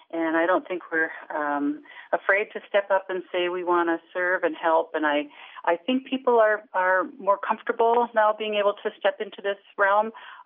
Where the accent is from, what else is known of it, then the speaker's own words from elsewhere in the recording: Carlton, Minnesota, United States; also born or lived in Cloquet; I was born in Cloquet, Minnesota, and raised in Carlton. Those are two cities just a little south of Duluth.